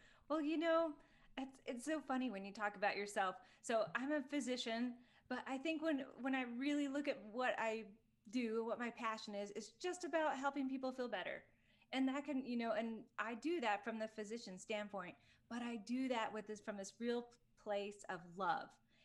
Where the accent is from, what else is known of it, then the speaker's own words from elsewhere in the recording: Atlanta, Georgia, United States; And I grew up in Atlanta.